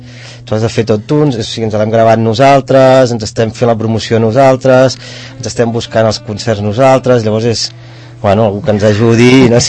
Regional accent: Ripoll, Catalonia, Spain; Home, al principi va ser bastant dur, sí, sí, a més jo soc de Ripoll i on vaig tornar, doncs vaig anar a vivir a Ripoll

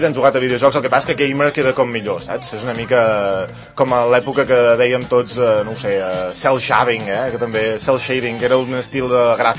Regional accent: Catalonia, Spain; Jo sabeu que soc català.

